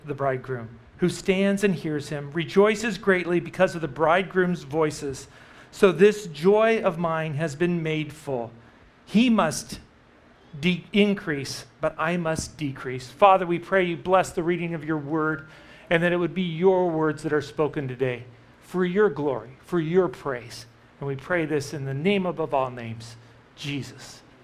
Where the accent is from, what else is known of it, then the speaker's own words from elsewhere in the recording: California, United States; I grew up in Central California, and I went down to San Diego for college.